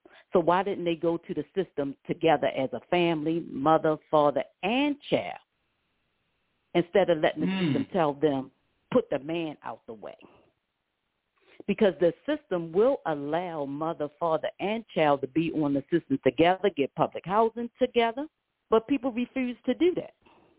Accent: Baltimore, Maryland, United States; and I grew up in Baltimore City, okay?

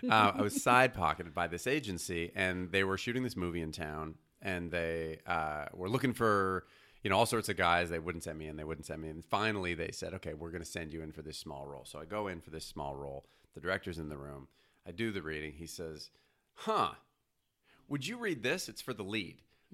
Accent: Montreal, Quebec, Canada; what the shock was is I came from Montreal's very similar to New York in that no one has a car.

